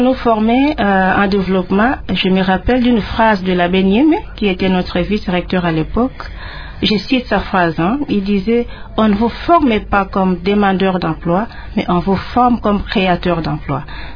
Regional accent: Popokabaka, Kwango, DR Congo; l'école primaire, l'enfance, l'école primaire, l'école secondaire à Popokabaka, dans le diocèse, donc à Tuvukamundu.

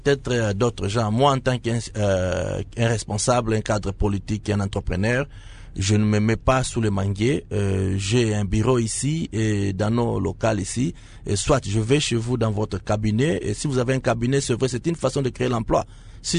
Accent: DR Congo; Moi en tant qu'un Congolais, je ne me considère pas pour un Américain. Je suis un Congolais.

